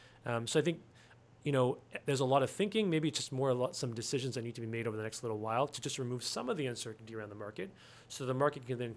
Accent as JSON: {"language": "English", "country": "Canada", "said": "There's a reason why we're here besides us being Canadian."}